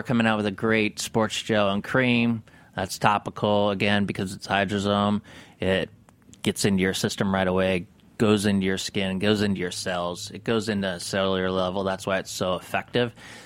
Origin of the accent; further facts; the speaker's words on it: Mammoth, California, United States; I grew up in Mammoth